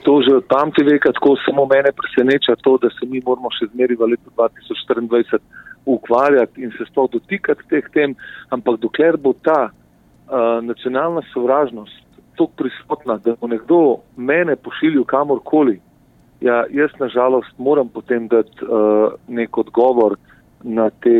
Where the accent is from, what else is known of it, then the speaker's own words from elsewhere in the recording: Ljubljana, Central Slovenia, Slovenia; born there; jaz v bistvu kot rojen Ljubljančan, rojen državljan v Sloveniji soočam cel cajt s tem